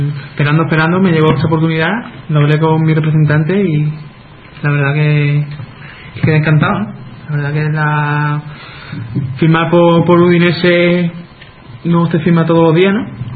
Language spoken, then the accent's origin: Spanish; Jerez, Andalusia, Spain; Yo la verdad es que me tira más mi tierra. Para decirte que me tira más en Jerez